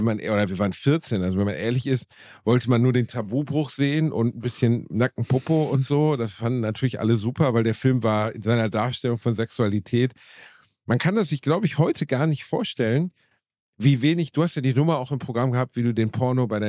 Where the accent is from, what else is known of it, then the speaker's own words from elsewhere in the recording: Gelsenkirchen, North Rhine-Westphalia, Germany; mit dem Leben in Gelsenkirchen-Rotthausen, wo ich herkomme, nun mal wirklich nicht viel zu tun hatte.